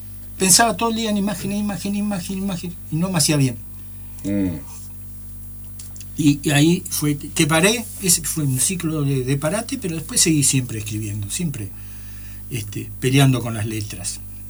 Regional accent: Rosario, Santa Fe, Argentina; moved away; yo soy rosarino

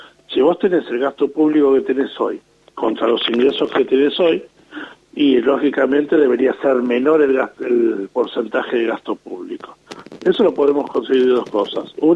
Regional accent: Argentina; somos argentinos y nos gusta transgredir las líneas

